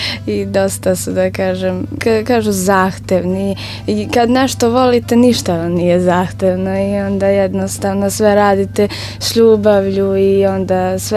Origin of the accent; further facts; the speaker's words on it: Kragujevac, Šumadija and Western Serbia, Serbia; kod nas u Kragujevcu, sa 3 godine